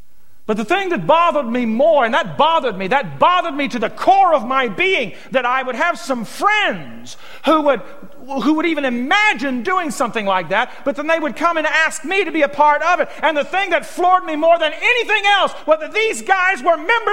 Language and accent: English; the South, United States; I was raised in the South.